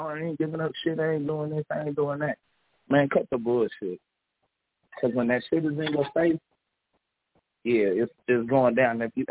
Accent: Los Angeles, California, United States; I'm from Crenshaw and Slauson, so I was born and raised on that side of town. L.A. is my stomping ground, bro.

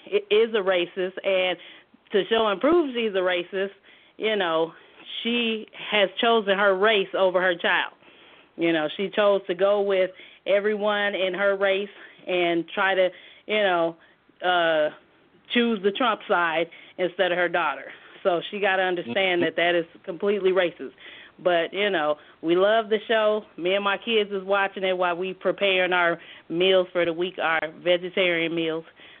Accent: Dallas, Texas, United States; now in Twin Cities, United States; Yep, I'm from Dallas. We up here in Minnesota, though, the Twin Cities.

